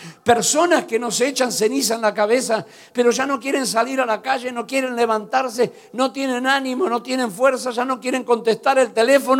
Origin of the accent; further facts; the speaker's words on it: Argentina; moved away as an adult; Recuerdo que a los 28 años salí de Argentina